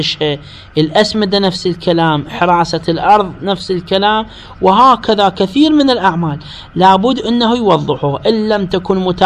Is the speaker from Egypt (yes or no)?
no; Iraq; إحنا مثلا عندنا بالعراق، هنفترض إحنا كل إحنا نعيش بالبصرة